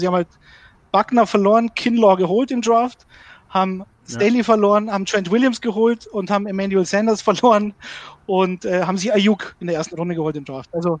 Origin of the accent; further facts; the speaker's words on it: Bavaria, Germany; Das trinke ich sogar als Bayer gerne.